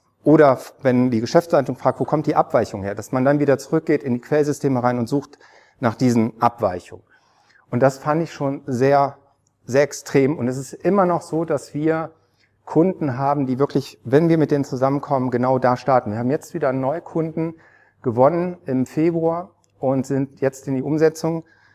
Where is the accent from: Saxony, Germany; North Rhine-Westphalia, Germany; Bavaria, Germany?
North Rhine-Westphalia, Germany; Neuss; Mich ärgert das immer, ich komme aus Neuss